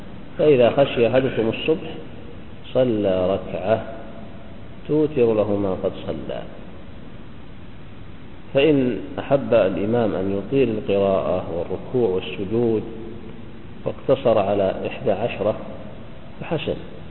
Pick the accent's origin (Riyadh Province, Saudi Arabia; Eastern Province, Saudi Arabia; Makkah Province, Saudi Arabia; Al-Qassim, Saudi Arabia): Riyadh Province, Saudi Arabia; Riyadh; ثم قل هذا يعني عندنا في الرياض قل